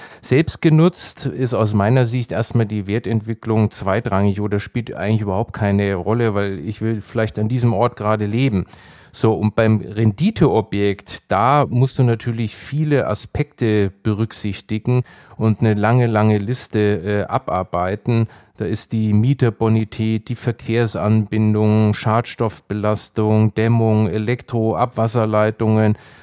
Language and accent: German; Nuremberg, Bavaria, Germany; meine Heimatstadt Nürnberg